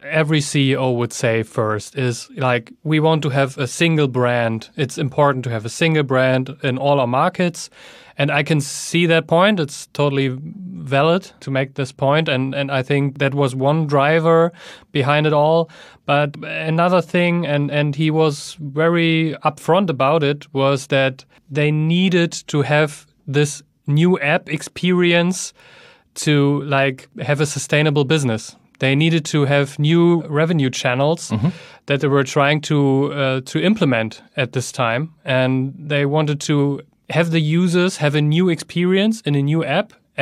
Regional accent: Germany; accent: German; English is a second language; Despite my German accent.

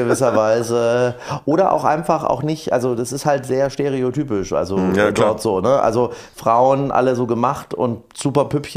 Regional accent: East Germany, Germany; die Leute wissen, wo du herkommst und ja. wenn du dann in die neue Klasse kommst

